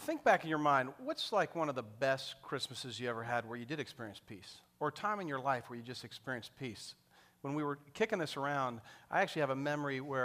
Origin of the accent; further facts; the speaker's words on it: Reston, Virginia, United States; I grew up in Reston just up the road. We had a ton of woods behind our house back then before they built a bunch of neighborhoods there.